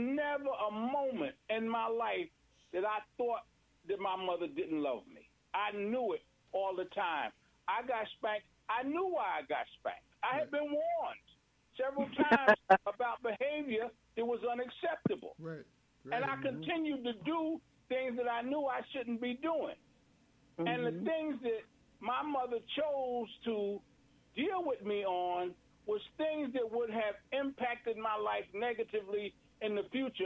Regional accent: Brooklyn, New York, United States; And I know personally, I grew up in Brooklyn

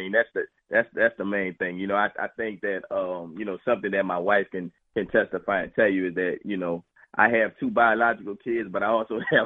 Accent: New Orleans, Louisiana, United States; now in Slidell, United States; So we're actually from New Orleans, Louisiana. We currently stay in Slidell, but the reason that we stay in this particular area is because of Hurricane Katrina.

